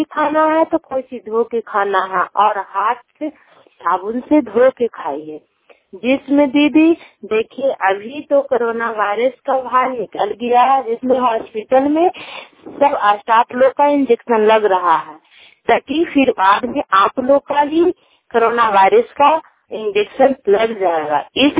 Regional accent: Chandrawada, Bihar, India; चंद्रवाड़ा का निवासी हूँ और नालंदा जिला नालंदा है

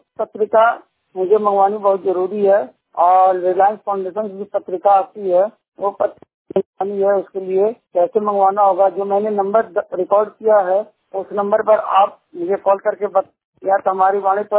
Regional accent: Bihar, India; मैं बिहार औरंगाबाद जसैया का निवासी हूँ

